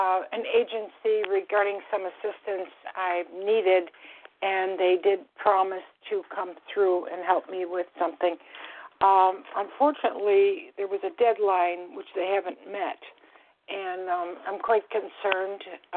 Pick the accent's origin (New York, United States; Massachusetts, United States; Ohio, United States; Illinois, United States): New York, United States; Buffalo; now in Florida, United States; I'm calling from Florida. I'm originally from Buffalo, so I'm very familiar with Lilydale.